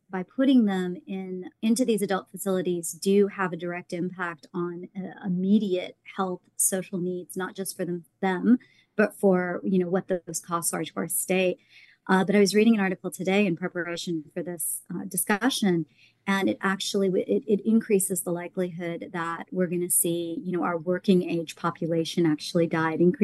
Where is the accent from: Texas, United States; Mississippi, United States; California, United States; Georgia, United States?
Mississippi, United States; Well, I am originally from Mississippi and had gone to school at Tulane. I've only recently moved back